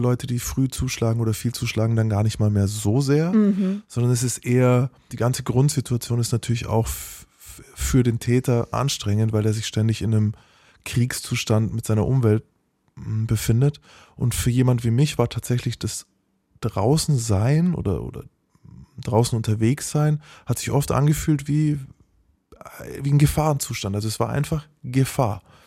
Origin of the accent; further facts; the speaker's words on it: Nuremberg, Bavaria, Germany; ich bin in Nürnberg aufgewachsen